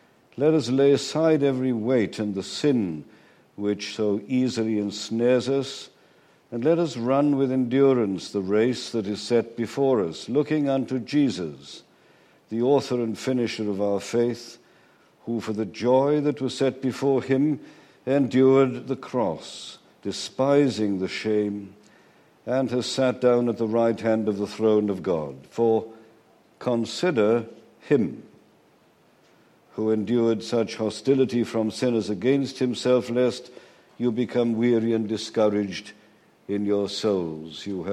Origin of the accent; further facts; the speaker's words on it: Wales, United Kingdom; accent: Welsh; And I hope you don't get too many difficulties with my Welsh accent.